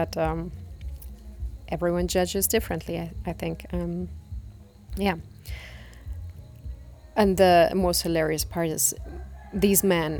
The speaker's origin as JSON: {"language": "English", "country": "Germany", "tie": "born or raised there", "second_language": "English", "said": "because I was actually neglected to studying my master's degree in my hometown in Germany"}